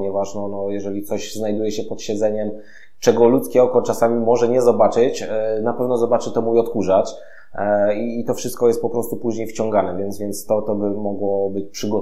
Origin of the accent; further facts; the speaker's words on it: Zduńska Wola, Łódź Voivodeship, Poland; Natomiast sam jestem ze Zduńskiej Woli i tam również mam swoich klientów